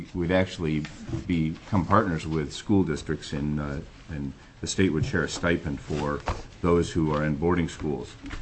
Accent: Nenana, Alaska, United States; There's one in Galena, one in Bethel, and one in Nenana, my hometown.

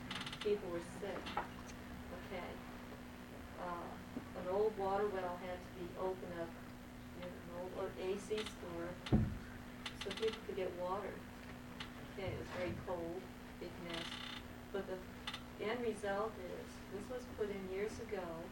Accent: Fort Yukon, Alaska, United States; Fort Yukon.

